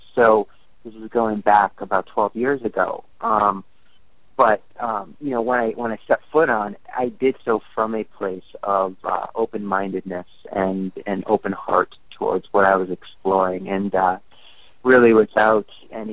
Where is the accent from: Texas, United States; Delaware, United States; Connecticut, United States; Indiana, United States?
Connecticut, United States; also born or lived in Maine; my backstory is pretty traditional blue-collar, kind of American story where I was born in Maine and then grew up in Connecticut.